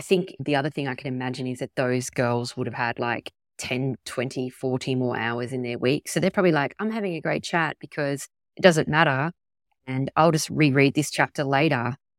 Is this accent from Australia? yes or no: yes; Tasmania, Australia; Because I grew up in Tassie and it was always really cold and it was winter mid-year exams.